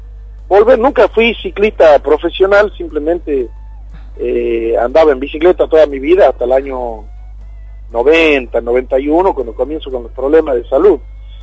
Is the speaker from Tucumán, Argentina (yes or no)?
yes; Tucumán, Argentina; decía yo, como tucumano, voy a tener que recurrir a Buenos Aires